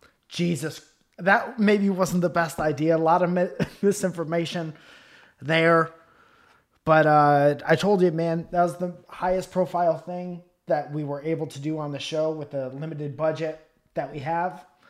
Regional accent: Northeast, United States; "Hey, I'm Italian. I'm from the Northeast, and I have a show."

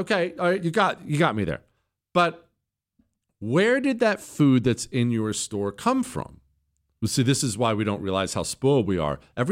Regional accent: Brooklyn, New York, United States; I'm from Brooklyn, and I know.

